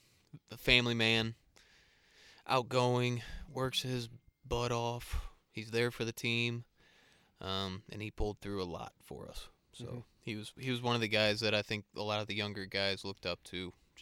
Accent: United States; I mean, I'm from America, so I can say this.

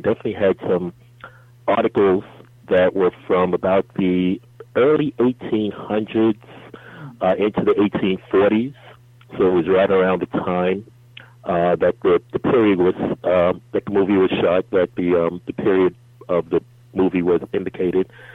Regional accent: New York, United States; I'm from New York, and coming up through the New York Board of Ed, we never had any black studies, really even had a black teacher.

